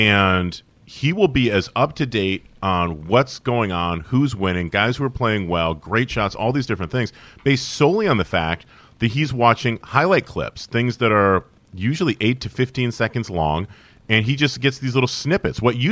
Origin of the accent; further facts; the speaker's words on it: Syracuse, New York, United States; Growing up in Syracuse, New York in the 80s and the early 90s, Big East basketball for me was religion.